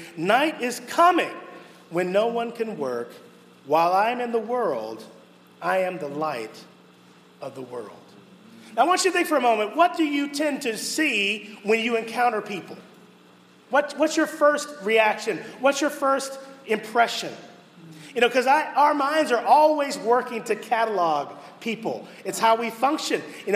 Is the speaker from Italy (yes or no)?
no; Pittsburgh, Pennsylvania, United States; I'm always grateful to be in Pittsburgh because I'm a Pittsburgh native.